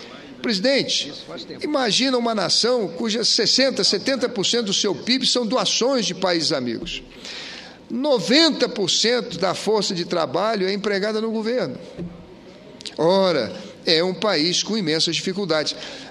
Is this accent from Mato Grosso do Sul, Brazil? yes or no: no; Rio de Janeiro, Brazil; devolveu ao povo da minha terra uma cidadania que havíamos perdido, uma esperança que já não tínhamos mais. Hoje, o povo do Rio consegue deslumbrar nos horizontes da esperança a construção da cidade maravilhosa